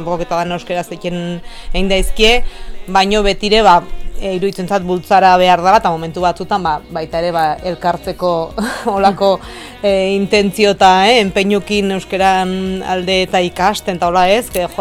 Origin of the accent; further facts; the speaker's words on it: Segura, Basque Country, Spain; first language Basque; jaiotzez segularra naiz, goi herritarra